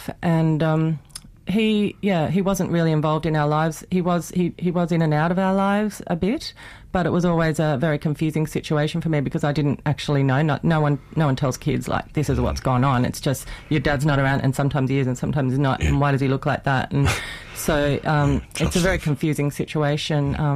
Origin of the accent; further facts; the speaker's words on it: New South Wales, Australia; Yeah, so I grew up in Western Sydney